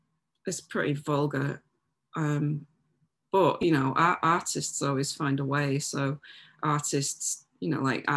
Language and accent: English; Audenshaw, North West England, United Kingdom; I mean, I grew up in Audenshaw, so there's a real pull towards East Manchester